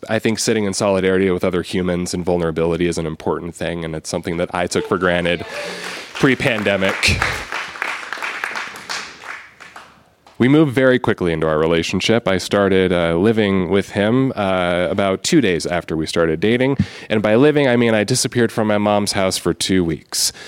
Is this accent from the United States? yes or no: yes; Arizona, United States; I'm like, "No, I'm from Arizona."